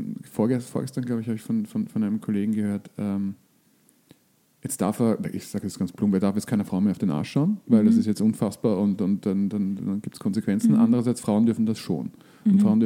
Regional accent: Graz, Styria, Austria; das ist ja liberal und ich komme aus Graz und das ist das nicht so oft.

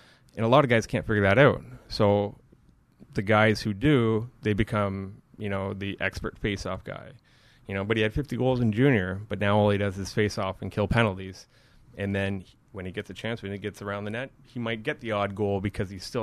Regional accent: Kingston, Ontario, Canada; I actually almost bought his house in my hometown in Kingston.

